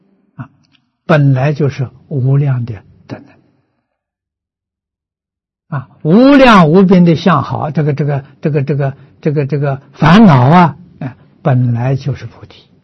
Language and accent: Chinese; China; 这是我们中国人古人常讲福至心灵。